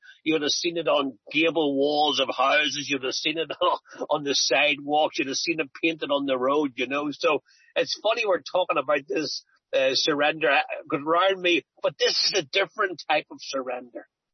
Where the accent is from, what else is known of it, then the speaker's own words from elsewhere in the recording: Belfast, Northern Ireland, United Kingdom; I'm from Belfast in Northern Ireland, and I grew up there during the Troubles.